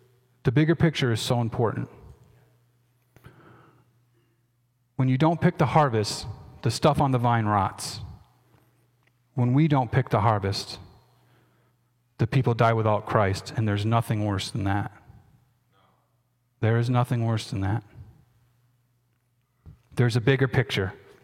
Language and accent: English; Lansing, New York, United States; I'm from Lansing, New York. And if you're not familiar with that, once you get across the bridge by the high school, it's up in the farm country.